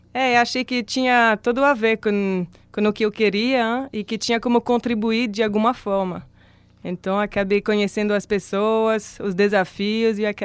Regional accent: Switzerland; accent: French; Portuguese is a second language; now in Brazil; Eu sou da Suíça, mas da parte francesa, por isso que esse sotaque meu é francês. Eu nasci num povoado lá nos Alpes, com 3 mil habitantes.

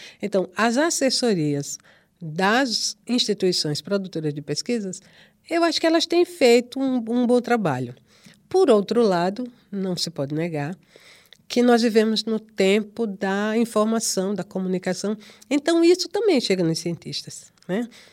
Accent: Natal, Rio Grande do Norte, Brazil; que é da minha terra. É de Natal

